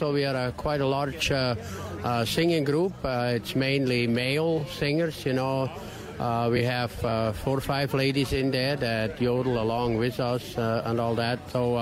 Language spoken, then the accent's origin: English; Switzerland; moved away; I came from Switzerland 45 years ago.